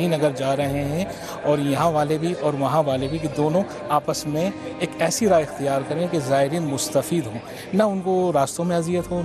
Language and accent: Urdu; Karachi, Sindh, Pakistan; میں کراچی.